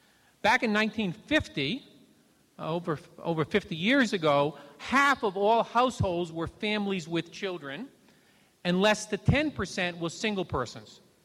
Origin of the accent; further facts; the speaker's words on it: Providence, Rhode Island, United States; born there; I live where I was born in Providence, Rhode Island. Nice urban, small urban place in the Northeast.